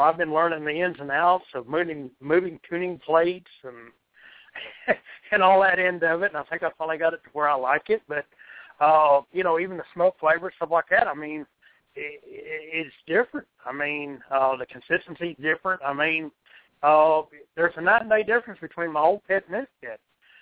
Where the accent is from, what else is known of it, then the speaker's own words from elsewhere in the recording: New Mexico, United States; You know, it's like, you know, me growing up, I grew up in New Mexico and stuff like that. We rodeoed and stuff like that.